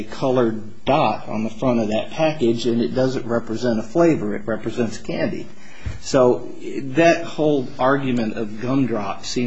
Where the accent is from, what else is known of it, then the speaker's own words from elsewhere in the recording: Beaumont, Texas, United States; A little town called Beaumont. It's about 80 miles east